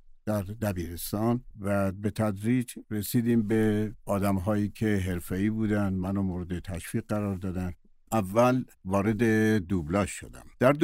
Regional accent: Tehran, Tehran Province, Iran; also born or lived in Kermanshah; بزرگ شده تهران هستم، ولی خب ریشه در همون نهاد و همون جا داریم و یه کردی هم خوندم.

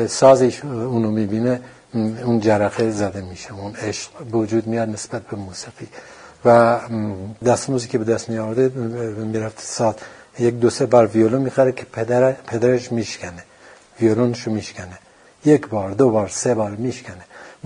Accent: Sanandaj, Kurdistan, Iran; also born or lived in Urmia; متولد 1328، من بچه سرندج هستم اما تو ارومیه به دنیا اومدم.

